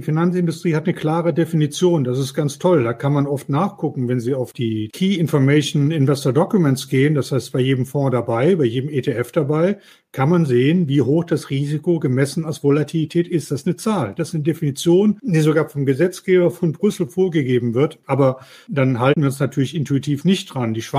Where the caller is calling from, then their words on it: Mannheim, Baden-Württemberg, Germany; Ich bin aus Mannheim zugeschaltet, bin schon ganz aufgeregt auf die Fragen